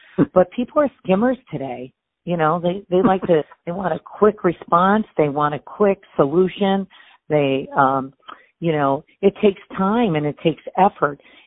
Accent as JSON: {"language": "English", "town": "Detroit", "region": "Michigan", "country": "United States", "lives_now": "California, United States", "said": "I'm from Detroit and I moved to California with a couple thousand dollars."}